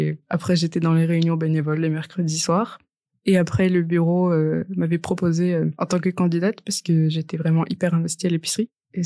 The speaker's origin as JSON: {"language": "French", "town": "Quimper", "region": "Brittany", "country": "France", "lives_now": "Rennes, France", "said": "Je viens de Quimper, qui est à 2h30 de Rennes en train."}